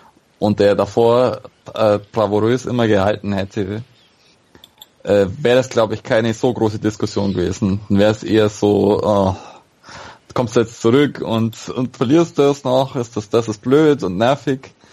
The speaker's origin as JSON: {"language": "German", "town": "Augsburg", "region": "Bavaria", "country": "Germany", "said": "ich als Augsburger"}